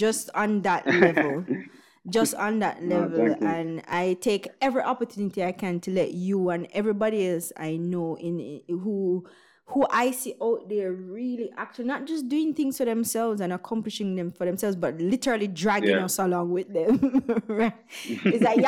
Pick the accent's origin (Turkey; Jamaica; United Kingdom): Jamaica; the pride I feel as a Jamaican to know that here's this fellow Jamaican out here doing the damn thing